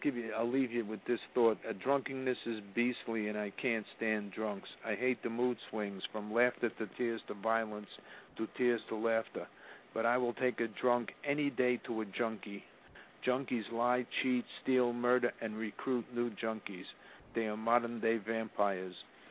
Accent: New York City, New York, United States; When I was growing up in Washington Heights, now the drug center of New York City, yuppies used to come over to George Washington Bridge to buy their drugs.

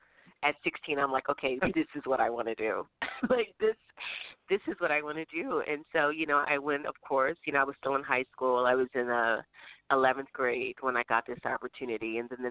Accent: Chester, Pennsylvania, United States; I grew up outside of Philly in a small town called Chester, Pennsylvania.

